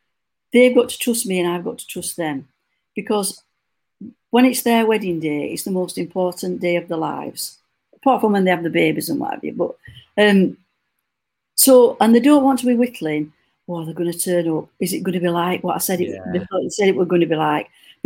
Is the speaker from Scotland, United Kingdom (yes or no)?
no; Yorkshire and the Humber, United Kingdom; So I am from Yorkshire, and I will say it how it is.